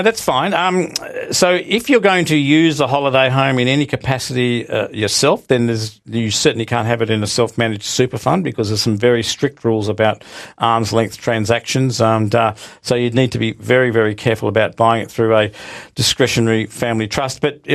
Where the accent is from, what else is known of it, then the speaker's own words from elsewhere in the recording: Western Australia, Australia; In my home state of WA, they do it by private treaty, very few auctions.